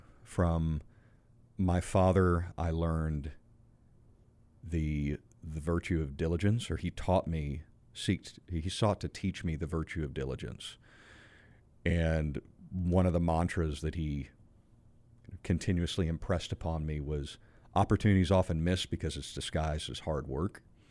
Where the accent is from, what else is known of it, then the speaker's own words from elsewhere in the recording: Frisco, Texas, United States; So I grew up in Frisco, Texas. It started out as a little town on the northern side of Dallas.